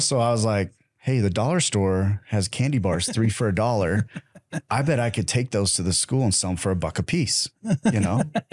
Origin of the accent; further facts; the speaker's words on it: Las Vegas, Nevada, United States; It's an interesting town. That's where I grew up. I grew up in Las Vegas.